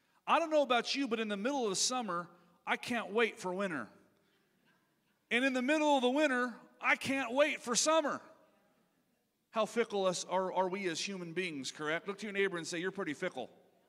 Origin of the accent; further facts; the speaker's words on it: Linda, California, United States; It's called Linda, California. And Linda, California is not even a city anymore. It actually went bankrupt. So my hometown is no more. I'm literally from a place of nowhere. Now it's Olivehurst.